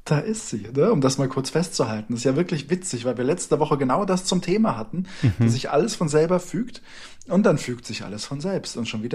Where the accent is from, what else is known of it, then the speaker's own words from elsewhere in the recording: Trier, Rhineland-Palatinate, Germany; born there; Meine Geburtsstadt